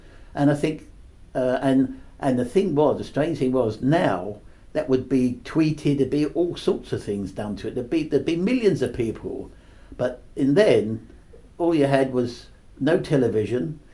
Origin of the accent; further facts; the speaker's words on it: London, United Kingdom; And to me, as a Londoner, that was very important.